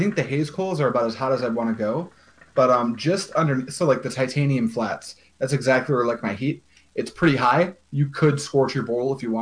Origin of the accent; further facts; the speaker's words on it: United States; because as an American, I am grossly under qualified to speak in terms of what ash color means.